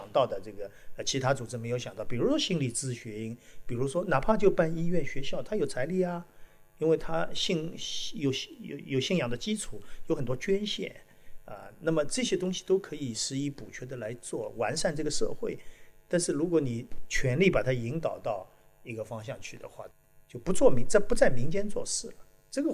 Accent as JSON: {"language": "Chinese", "country": "China"}